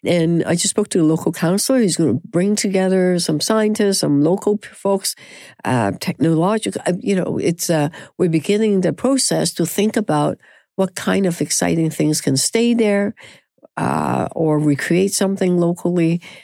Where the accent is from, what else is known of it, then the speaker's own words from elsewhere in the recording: Canada; we are so Canadian.